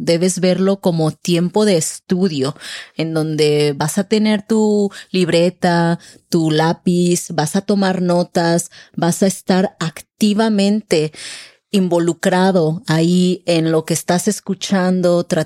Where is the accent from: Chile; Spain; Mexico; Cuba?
Mexico; Colima; y yo soy de Colima, de la costa del Pacífico.